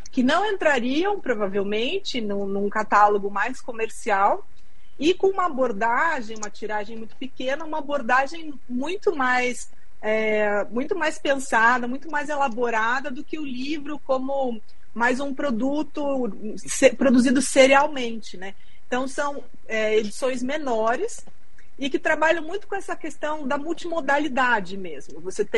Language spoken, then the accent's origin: Portuguese; São Paulo, Brazil; Eu sou paulistana.